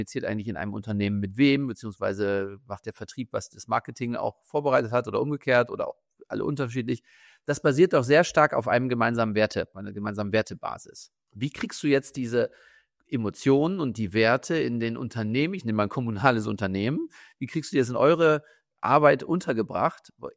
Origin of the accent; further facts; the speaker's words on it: Lower Saxony, Germany; ich komme ja aus Niedersachsen, aus der Nähe, aus dem Emsland